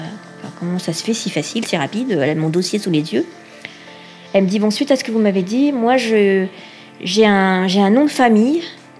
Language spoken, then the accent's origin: French; Réunion, France; j'ai été adoptée, je viens de La Réunion